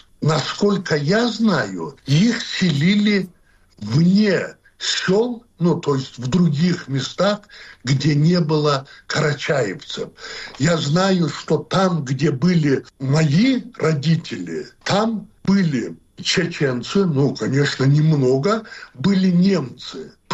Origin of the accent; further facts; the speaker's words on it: North Caucasus, Russia; Единственное, что я знаю, мы кавказцы, у нас не было обращения друг к другу на «вы»